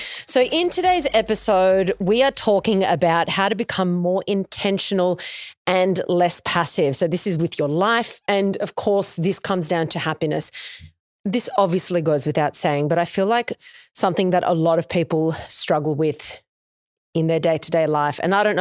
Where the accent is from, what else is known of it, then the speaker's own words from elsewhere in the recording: Noosa, Queensland, Australia; I grew up in Noosa, so love going there, always fucking love it.